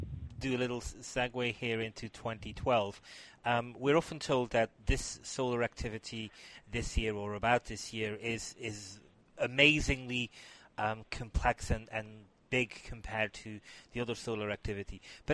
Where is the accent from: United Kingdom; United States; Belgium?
Belgium; Flanders; English is a second language; I grew up in Flanders.